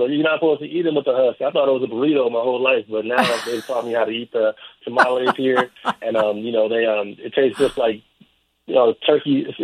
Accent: Chatham, Illinois, United States; I'm from Chatham on the south side

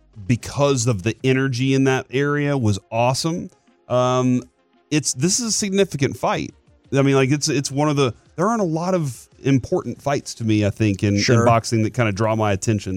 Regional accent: Texas, United States; I'm Texan.

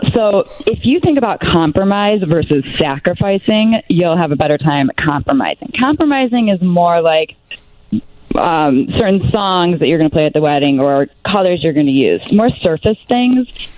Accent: Chicago, Illinois, United States; I do. Yes, I love Chicago. It's my hometown.

